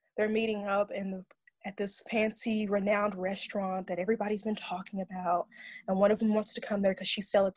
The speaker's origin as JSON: {"language": "English", "town": "Red Fox", "region": "Kentucky", "country": "United States", "said": "I'm 22. I'm from Red Fox, Kentucky, southeastern part of Kentucky."}